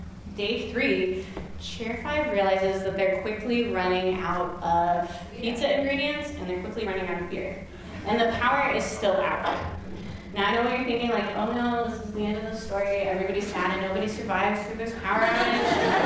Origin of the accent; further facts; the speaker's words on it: Girdwood, Alaska, United States; And I'm growing up in Girdwood, Alaska. And if you don't know anything about Girdwood, it's about 45 minutes south of Anchorage and about an hour away from Seward.